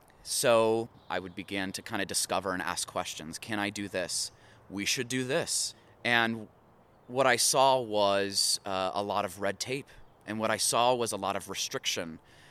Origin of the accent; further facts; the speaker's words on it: the Carolinas, United States; moved away as an adult; also born or lived in South Florida; now in Colorado, United States; I was born in South Florida in 1989, and I grew up in the Carolinas, where I got a lot of my education and experience until I moved to Colorado 10 years ago this year.